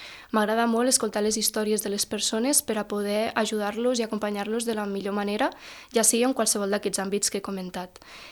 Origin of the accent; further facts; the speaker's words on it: Capçanes, Catalonia, Spain; sóc de Capçanes